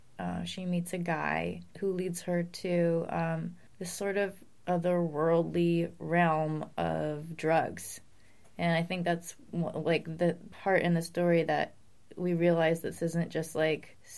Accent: New England, United States; And growing up in New England, like, there were different zones that I experienced.

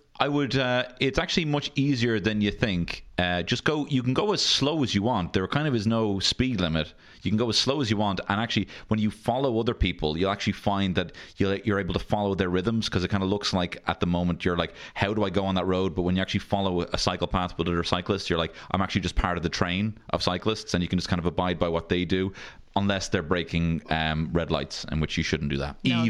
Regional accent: Dublin, Leinster, Ireland; I grew up on Griffith Avenue.

